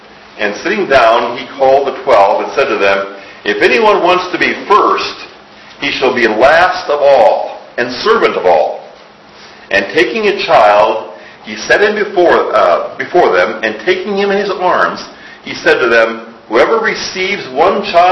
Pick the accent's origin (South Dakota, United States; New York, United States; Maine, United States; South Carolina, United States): South Dakota, United States; My South Dakota, my home state.